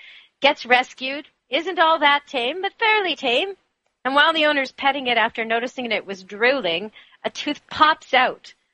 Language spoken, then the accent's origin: English; Canada; because I'm Canadian